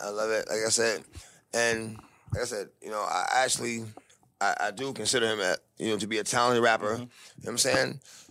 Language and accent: English; Canada; I'm Canadian.